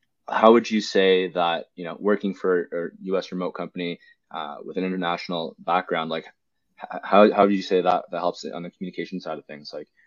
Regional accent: Canada; like we met, like we grew up in Canada.

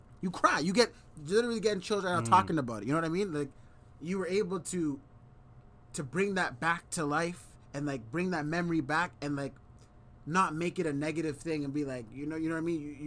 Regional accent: Brampton, Ontario, Canada; people don't think, because we come from Brampton, it's like, oh, you guys don't have that.

